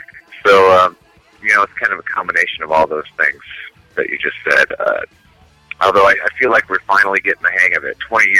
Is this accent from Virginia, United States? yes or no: no; Tucson, Arizona, United States; We've always kind of felt like outsiders looking in from in here in the Seattle scene because we're from Tucson